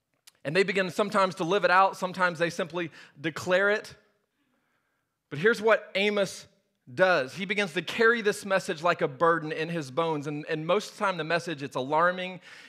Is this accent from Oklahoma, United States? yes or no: yes; Norman, Oklahoma, United States; I'm from Norman, Oklahoma, right? Like deep down inside of me, I'm from Norman.